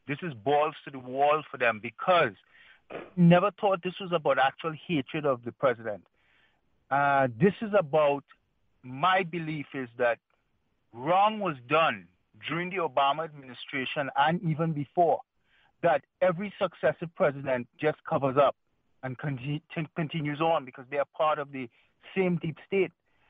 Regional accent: Canada; now in United States; I am now a legal resident of the United States. Even though I'm a Canadian citizen, I've gotten my permanent residency from America.

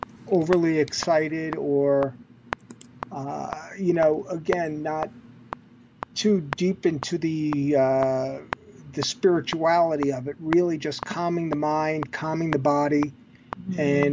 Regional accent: New York, United States; But for me, I'm a New Yorker. I was working in commercial real estate.

